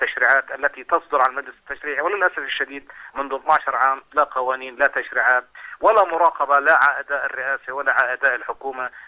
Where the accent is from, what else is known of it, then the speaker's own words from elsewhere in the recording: Palestine; كيف نعمل جميعنا كفلسطينيين من تقصير عمر الاحتلال ونقيم دولتنا الفلسطينية